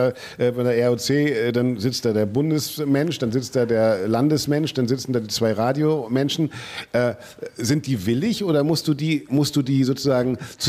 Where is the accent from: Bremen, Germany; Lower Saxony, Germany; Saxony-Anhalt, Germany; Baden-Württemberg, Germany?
Bremen, Germany; Wo ich als Bremer